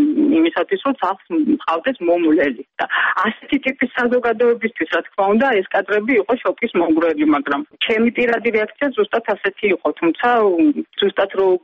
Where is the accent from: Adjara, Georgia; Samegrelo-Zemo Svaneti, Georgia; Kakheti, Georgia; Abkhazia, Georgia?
Adjara, Georgia; მართალი გითხათ მე თუ აჭარელი ვარ მე უფრო მიყვარს ოჯახში თევზი ვიდრე რომელიმე ჩემი ოჯახის წევს